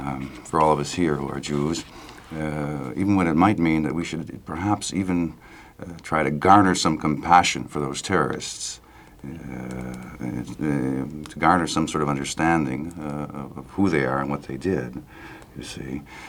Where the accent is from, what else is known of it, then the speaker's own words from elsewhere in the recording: United States; one of the things that, that concerns me is, however, as an American Jew, with a deep regard for Israel and a deep love for Israel